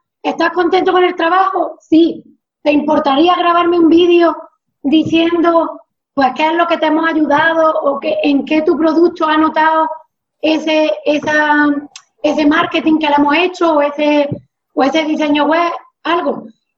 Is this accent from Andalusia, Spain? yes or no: yes; Granada, Andalusia, Spain; de Granada